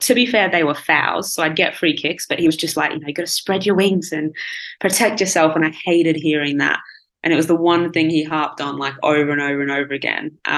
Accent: Australia; yeah, I'd probably still be back in Australia playing. I mean, I can play professional in, you know, my home country. I can play in my hometown now.

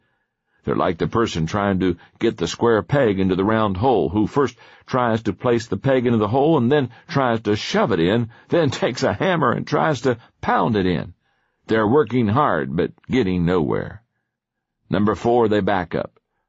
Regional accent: Atlanta, Georgia, United States; the Interstate 285 loop around my hometown of Atlanta at rush hour gridlock.

